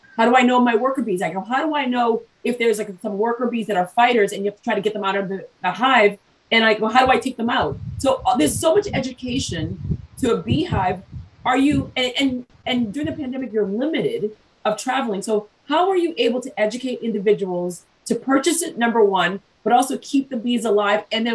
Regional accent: Brooklyn, New York, United States; born there; I was born in Brooklyn

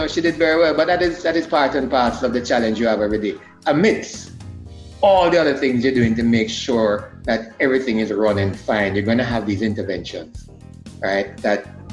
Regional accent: Port Antonio, Portland Parish, Jamaica; like it used to rain in Port Antonio, my hometown.

